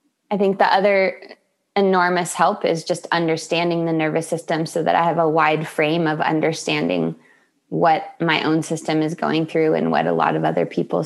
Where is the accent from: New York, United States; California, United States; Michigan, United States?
California, United States; Solana Beach; I am in Solana Beach, California, my hometown.